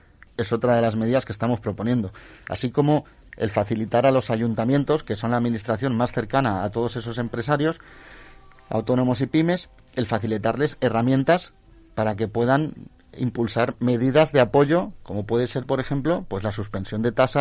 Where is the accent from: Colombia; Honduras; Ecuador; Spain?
Spain; Valencian Community; yo tengo vengo de la provincia de Alicante, vengo de una zona donde hay un tejido hostelero muy grande